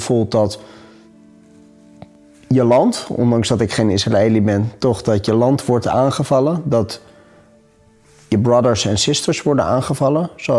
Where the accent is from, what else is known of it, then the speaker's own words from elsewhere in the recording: Amstelveen, North Holland, Netherlands; Ik ben opgegroeid in Amsterdam, in Amstelveen. Ik heb altijd op Joodse basisschool en Joodse middelbare school gezeten hier. Ik identificeer mezelf als een Nederlandse Jood. Ik ben niet religieus, vier wel de Joodse feestdagen